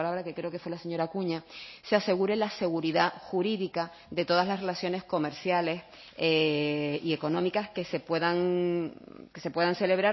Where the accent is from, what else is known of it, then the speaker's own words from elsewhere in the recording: Canary Islands, Spain; somos los canarios los que tenemos que formar la parte más importante de este plan.